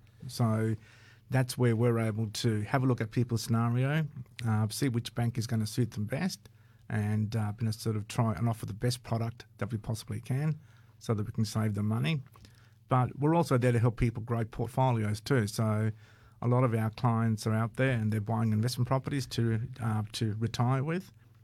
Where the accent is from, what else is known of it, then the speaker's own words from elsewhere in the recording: Northern Territory, Australia; moved away as an adult; now in Sydney, Australia; I've been in Sydney since 2007, but what probably a lot of people don't know about me is that we're from the Northern Territory.